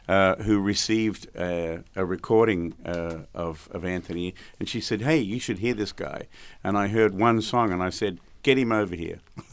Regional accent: Gunnedah, New South Wales, Australia; But he's from my hometown of Gunnedah, Australia.

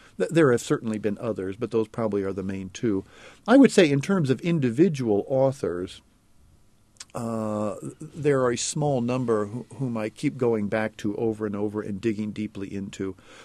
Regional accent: Decatur, Illinois, United States; I was born and grew up in Decatur.

